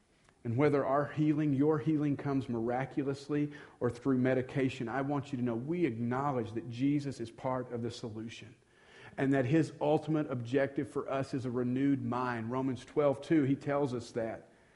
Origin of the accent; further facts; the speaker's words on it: the South, United States; But you know, I'm old school. I grew up in the South as a Baptist.